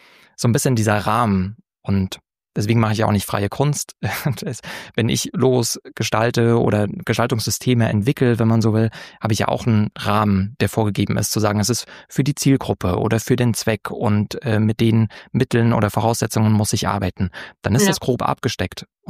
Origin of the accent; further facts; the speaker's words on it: East Germany, Germany; Da würde ich nochmal kurz den Schwenker machen als Ossi oder Kind von Ossis.